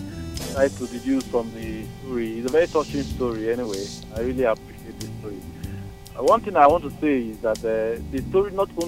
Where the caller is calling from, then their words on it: Ajao Estate, Lagos, Nigeria; I'm calling from Ajao Estate.